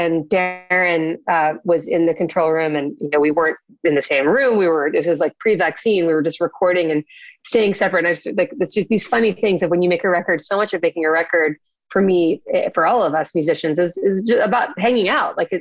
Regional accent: Boston, Massachusetts, United States; moved away as an adult; also born or lived in New York; now in Florida, United States; I live in Florida right now, but I grew up in Boston.

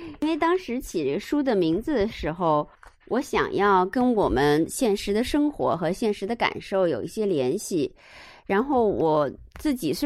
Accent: China; 这还是又回到我们中国人那个体系当中

